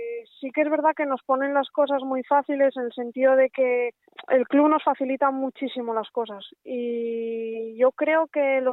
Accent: Pola de Siero, Asturias, Spain; Pola de Siero, que es de donde soy yo.

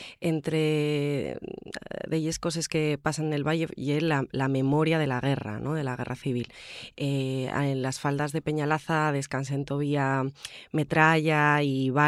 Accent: Rodiezmo, Castile and León, Spain; de mi zona, de Rodiezmo, que mi pueblo está en una zona fronteriza entre Asturias y León

